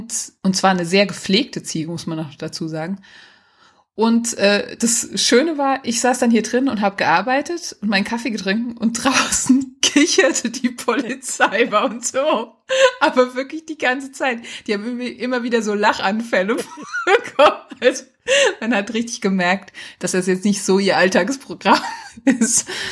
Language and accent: German; Bavaria, Germany; einer meiner Facebook-Freunde, der aus meinem Heimatdorf kommt, also bei Aschaffenburg